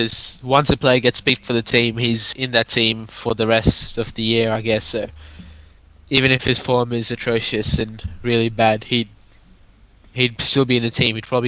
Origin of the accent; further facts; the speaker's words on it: Australia; from Australia. Welcome to another week of the Pitch Vision My Coach Cricket Show. It's been really sunny here in Australia.